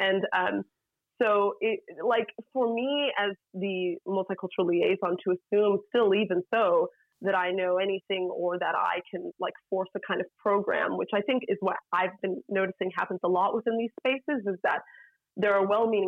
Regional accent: United States; moved away; It's so funny because, again, I'm from America, so and I wasn't fleeing war, but in a way, having moved away, I was.

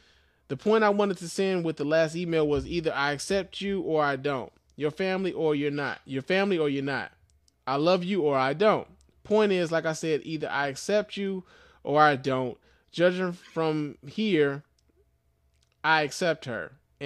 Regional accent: Cedar Rapids, Iowa, United States; also born or lived in Aurora, Illinois; now in Minneapolis, United States; I was raised in Cedar Rapids, Cedar Rapids, Iowa. I was born in Aurora, Illinois, and I spent plenty of time there with my black family, just to give you a little of my background.

